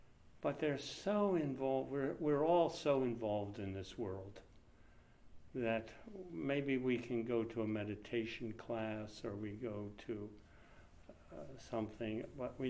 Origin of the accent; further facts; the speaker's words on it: Philadelphia, Pennsylvania, United States; I was from Philadelphia. There was no Buddhist Dharma Center.